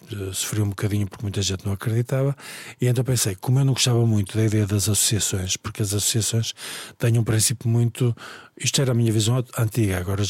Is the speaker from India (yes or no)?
no; Viana do Castelo, Portugal; now in Porto, Portugal; E então tirei a enfermagem em Viana do Castelo, que é de onde eu sou, e quando vim para o Porto